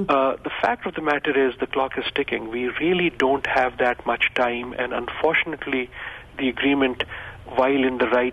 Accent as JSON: {"language": "English", "country": "Pakistan", "said": "as you mentioned, I come from Pakistan."}